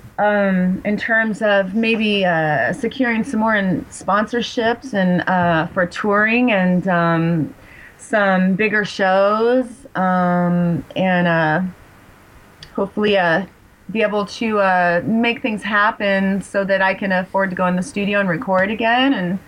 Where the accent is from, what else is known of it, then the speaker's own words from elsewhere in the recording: Las Vegas, Nevada, United States; moved away; though I am from Las Vegas and I spent a lot of time there, I've been gone for a few years.